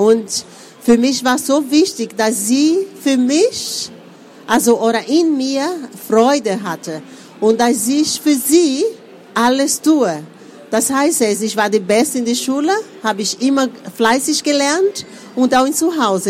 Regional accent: Recife, Pernambuco, Brazil; now in Germany; ich komme aus Recife. Also es ist ein sehr bekannter Ort und dort habe ich auch mein ganzes Leben gelebt. Und bis 1994, wo ich nach Deutschland gekommen bin.

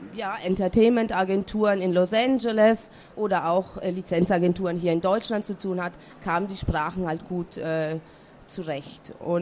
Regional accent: Italy; now in Germany; Ich bin auch in Italien geboren und aufgewachsen.

